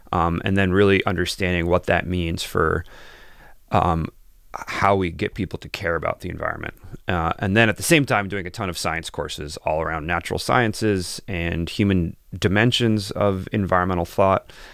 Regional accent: Wisconsin, United States; I grew up in Wisconsin on a farm, so it's outside all the time as a child, working with animals, just exploring around.

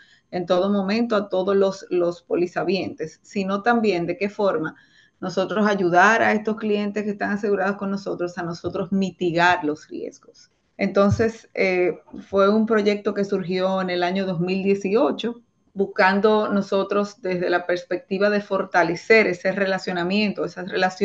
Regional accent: Dominican Republic; no necesariamente nosotros como dominicanos tenemos las medidas o tomamos acciones para prevenir cualquier situación que pueda darse.

